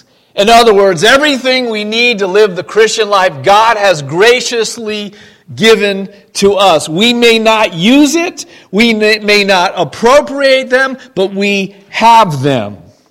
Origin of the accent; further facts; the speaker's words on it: New Jersey, United States; I grew up in Central Jersey, listening to a lot of music